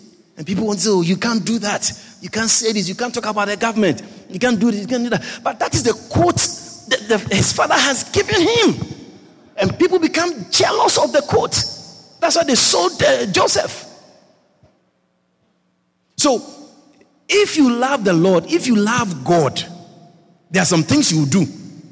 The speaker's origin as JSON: {"language": "English", "town": "Georgetown", "region": "Demerara-Mahaica", "country": "Guyana", "tie": "born or raised there", "said": "Place of birth is either Georgetown, not hospital. Yeah. It's not a hospital. My place of birth is my hometown, not a hospital in my hometown."}